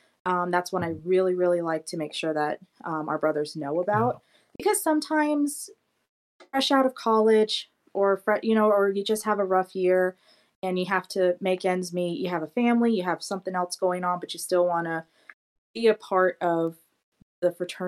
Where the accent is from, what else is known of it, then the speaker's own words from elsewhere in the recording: South Carolina, United States; Can you tell I'm from South Carolina sometimes?